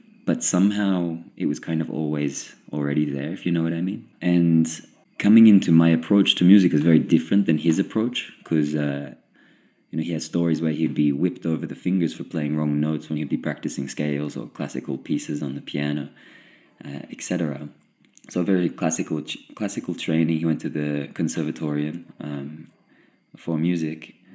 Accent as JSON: {"language": "English", "town": "Gold Coast", "region": "Queensland", "country": "Australia", "tie": "born or raised there", "also_born_or_lived": "New South Wales", "said": "I'm not from South Australia. I was actually just there for about 12 months"}